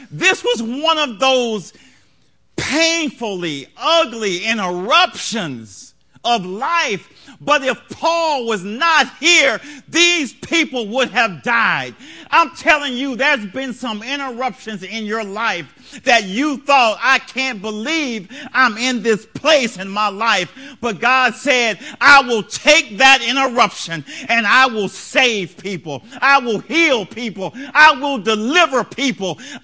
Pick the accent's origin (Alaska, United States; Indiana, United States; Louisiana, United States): Louisiana, United States; she was like, you talk funny. Yes, ma'am, I'm from Louisiana.